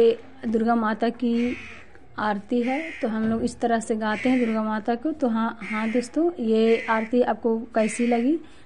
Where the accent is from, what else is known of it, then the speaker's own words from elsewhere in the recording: Chandidih, India; चंडीडीह के रहने वाली हूँ।